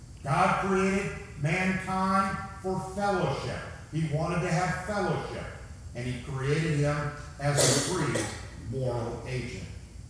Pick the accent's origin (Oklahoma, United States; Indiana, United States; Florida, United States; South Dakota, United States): Indiana, United States; born there; I was born in Indiana. I like being in Indiana, but he didn't ask me about it.